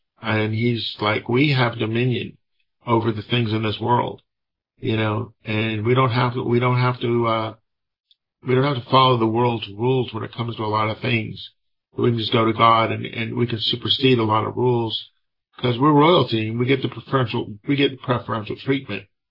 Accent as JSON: {"language": "English", "town": "Athens", "region": "Georgia", "country": "United States", "tie": "born or raised there", "also_born_or_lived": "Missouri / Ohio", "said": "I left Athens, Georgia, where I grew up with my parents. I'm originally from Missouri. They moved from Missouri over to Ohio and then from Ohio down to Georgia. And I spent my early 20s in Georgia."}